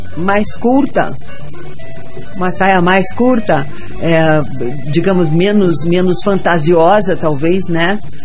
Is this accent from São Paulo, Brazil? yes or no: no; Santa Catarina, Brazil; now in Curitiba, Brazil; eu sou catarinense, mas eu sou curitibano também, né?